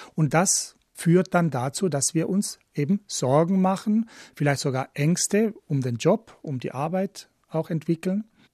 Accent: Argentina; Ich bin in Südamerika aufgewachsen. in Argentinien und habe meine Kindheit in der Militärdiktatur verbracht.

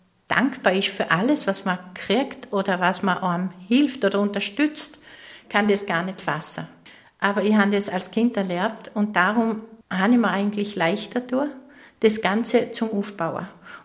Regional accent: Vorarlberg, Austria; accent: Vorarlberg dialect; Aber ich möchte aus dem Land nicht mehr fort, weil das Vorarlberg ist für mich meine Heimat. Ja, weil ich schon so lange da bin, weil ich meine Familie da habe

